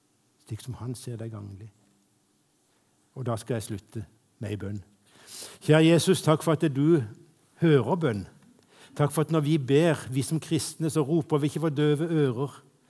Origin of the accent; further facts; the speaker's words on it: Kristiansand, Agder, Norway; hjemme i Kristiansand på Lund, en bydel i Kristiansand.